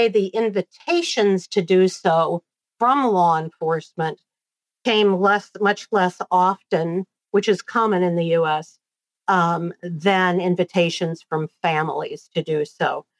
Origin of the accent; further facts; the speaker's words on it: Clinton, Iowa, United States; some spiritualist churches in my hometown of Clinton, Iowa in the U.S.